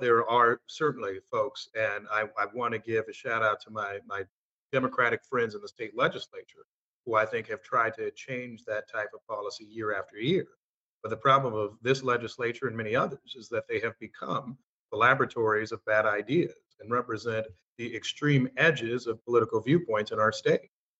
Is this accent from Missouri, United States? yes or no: yes; Missouri, United States; I hope my home state of Missouri does.